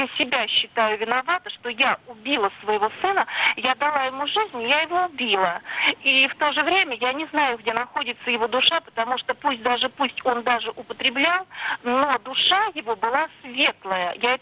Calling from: Lipetsk, Lipetsk Oblast, Russia; я вам звоню из Липецка.

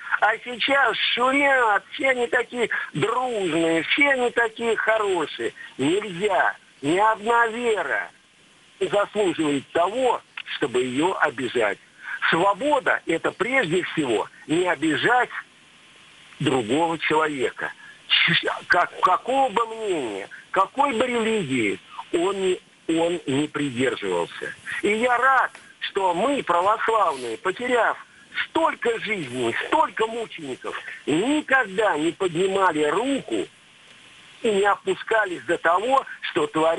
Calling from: Moscow Oblast, Russia; Я из Московской области.

